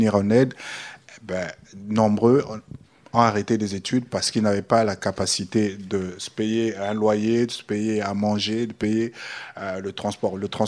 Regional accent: Pointe-Noire, Republic of the Congo; also born or lived in Brazzaville; Je me suis retrouvé chez moi à Pointe-Noire, puisque à Brazzaville, je vivais chez ma grand-mère juste parce que j'étais venu continuer mes études.

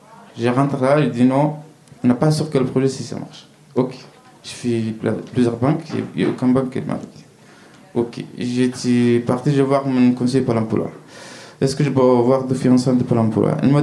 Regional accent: Sudan; first language Arabic; French is a second language; now in France; Moi, je viens du Soudan, je parle arabe de mon pied. Jamais j'ai entendu la lettre français chez moi là-bas.

